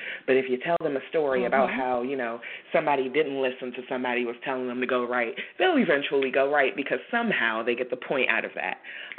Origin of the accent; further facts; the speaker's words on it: Washington, District of Columbia, United States; I'm born and raised in Washington, D.C.